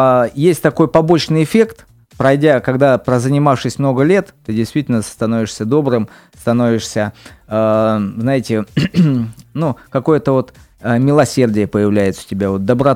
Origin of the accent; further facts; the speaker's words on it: Oryol, Oryol Oblast, Russia; озвучивают город Орел, мой родной город